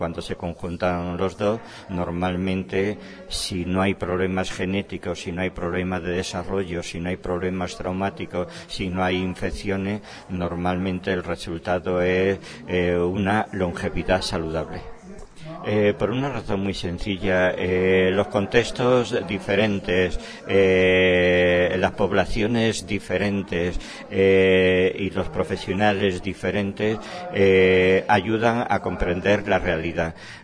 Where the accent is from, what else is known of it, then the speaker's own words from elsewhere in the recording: Madrid, Community of Madrid, Spain; Yo provengo de España y de España de Madrid y de la Universidad Autónoma de Madrid, donde yo tengo una tarea como docente e investigador en diferentes áreas, básicamente en psicología de la personalidad